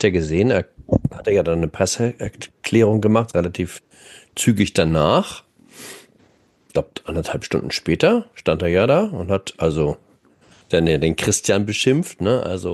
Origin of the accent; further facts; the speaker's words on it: Hamburg, Germany; also born or lived in Osnabrück; Ja, ich habe das immer ein bisschen verheimlicht.